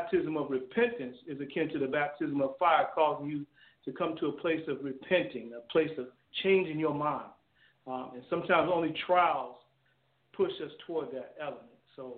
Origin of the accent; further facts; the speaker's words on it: Chicago, Illinois, United States; You know, I was raised in Chicago, kind of cut my teeth through PAW, Pentecostal Assemblies of the World, in ministry